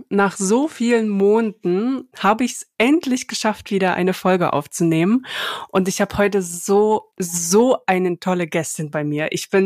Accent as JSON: {"language": "German", "country": "Latvia", "tie": "born or raised there", "moved": "yes", "lives_now": "Germany", "said": "Ich bin in Lettland geboren und wuchs in einer russischen Familie auf und ging auf eine lettische Schule bzw. einen lettischen Kindergarten. Und meine Jugend verbrachte ich in Deutschland bzw. ich lebe immer noch in Deutschland."}